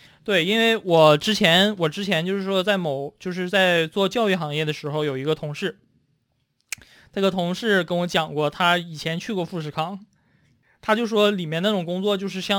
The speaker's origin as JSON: {"language": "Chinese", "country": "China", "tie": "born or raised there", "said": "我家乡呢是就是很小的县城嘛"}